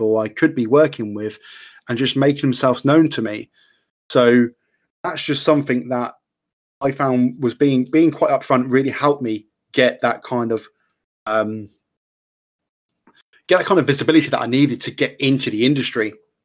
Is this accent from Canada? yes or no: no; United Kingdom; Yes, I am British.